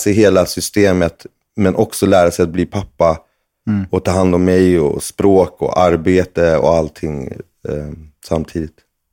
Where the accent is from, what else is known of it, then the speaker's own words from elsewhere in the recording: Husby, Stockholm County, Sweden; Yes, född och uppväxt i Husby.